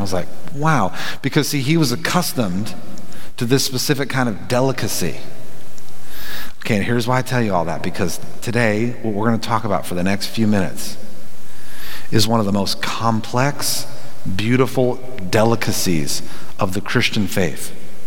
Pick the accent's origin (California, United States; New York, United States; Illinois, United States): California, United States; because there's a California roll, and I'm from California.